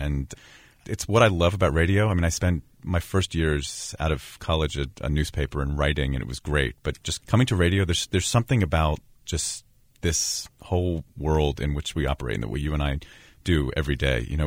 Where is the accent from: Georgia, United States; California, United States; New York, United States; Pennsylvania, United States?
Pennsylvania, United States; Pittsburgh; also born or lived in Kentucky; I mean, I grew up in Pittsburgh. My wife grew up in Ohio. I lived in Kentucky for a while.